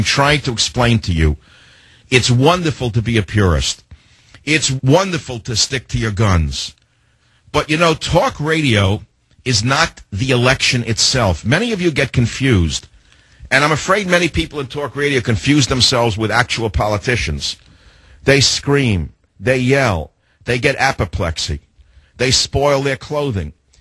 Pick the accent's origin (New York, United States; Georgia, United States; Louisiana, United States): New York, United States; Queens; you know, I'm a white guy, and when I was a kid growing up in Queens, I remember the cops in my neighborhood would stop us because we looked like punks